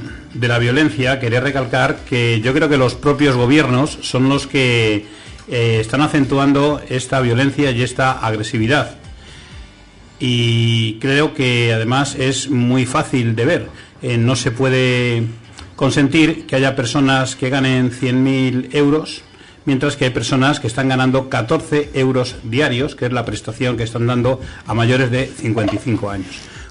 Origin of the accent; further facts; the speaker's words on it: Arroyomolinos, Community of Madrid, Spain; a nivel de mi pueblo, de Arroyomolinos